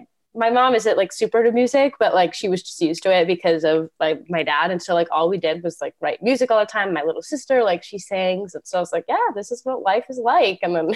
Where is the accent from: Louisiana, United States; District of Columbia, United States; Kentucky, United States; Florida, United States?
Florida, United States; also born or lived in Cape May, United States; I was born in Jersey, South Jersey in Cape May, but I moved to Florida when I was really little. So I'm a total Florida girl now. I've lived here for pretty much all my life, like for 21, 22 years.